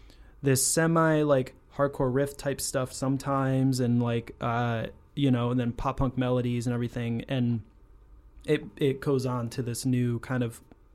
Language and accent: English; South Glens Falls, New York, United States; The best part is I'm from South Glens Falls, which is a nothing town, and which is awesome